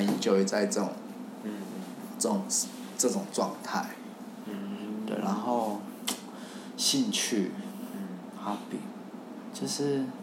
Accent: Taipei, Taiwan; 然后我是台北人，我走路很快。

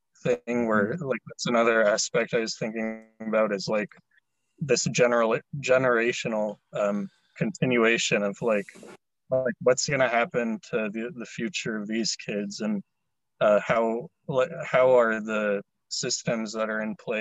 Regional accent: United States; born there; because I'm a Filipino American. You know, I was born here, but like 99% of my family is in the Philippines.

